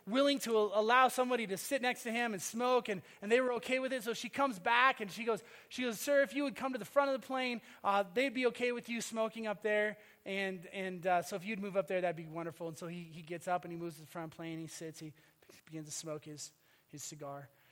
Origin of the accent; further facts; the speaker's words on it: Minnesota, United States; I say that as a Minnesotan who got here as fast as I could, all right?